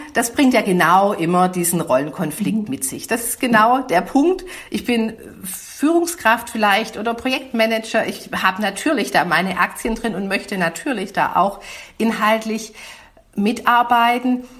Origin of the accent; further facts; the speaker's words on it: Baden-Württemberg, Germany; accent: Swabian; man mag es an der Sprachfärbung hören, bin Schwäbin